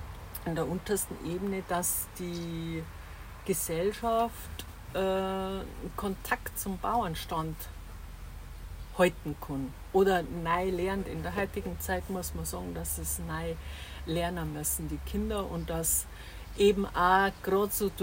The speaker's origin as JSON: {"language": "German", "town": "Palling", "region": "Bavaria", "country": "Germany", "tie": "born there", "said": "Ich bin 1963 und bin in Palling geboren"}